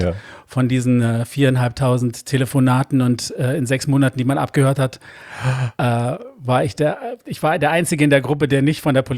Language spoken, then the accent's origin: German; England, United Kingdom; moved away as an adult; now in Berlin, Germany; Ich bin ja auch in England groß geworden